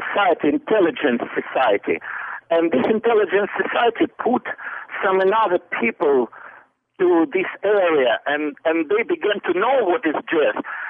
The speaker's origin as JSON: {"language": "English", "country": "Ukraine", "tie": "born there", "also_born_or_lived": "Moscow", "second_language": "English", "said": "because I was born in Ukraine in the 60s"}